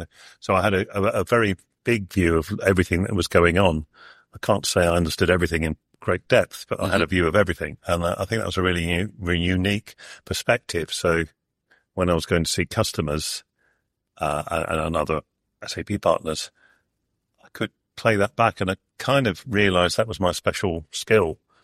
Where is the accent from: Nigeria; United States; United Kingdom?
United Kingdom; Yeah, I'm from Britain.